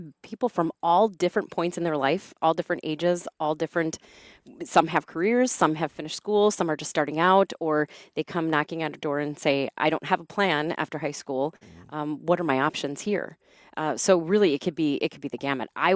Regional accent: Green Bay, Wisconsin, United States; So I was born and raised in Green Bay, graduated from high school there about a year after graduation.

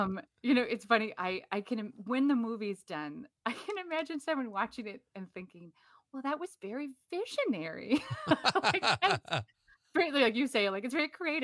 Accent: Midwest, United States; You know, as a Midwesterner, I was like, stop, Paul Rubens.

